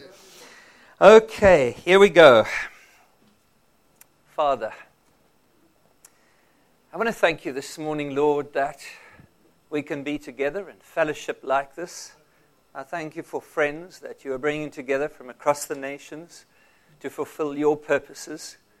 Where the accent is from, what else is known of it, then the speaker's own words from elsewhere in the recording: South Africa; now in Dubai, United Arab Emirates; I'm not an Arab. I come from South Africa. I have been there all my life.